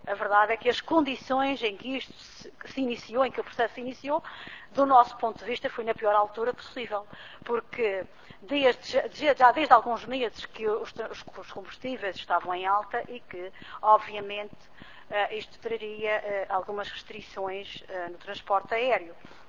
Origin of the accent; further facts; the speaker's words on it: Madeira, Portugal; Evidentemente que nós estamos conscientes, como madeirenses, de que a liberalização tem virtualidades muito importantes para a nossa economia regional.